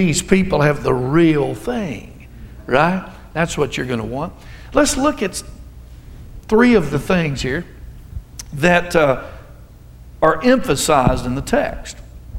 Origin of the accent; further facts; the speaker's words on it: Alabama, United States; You know, I'm from Alabama.